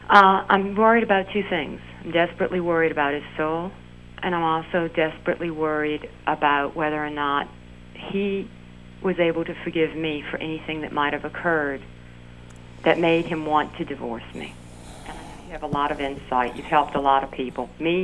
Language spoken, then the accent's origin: English; Louisiana, United States; I'm from Louisiana.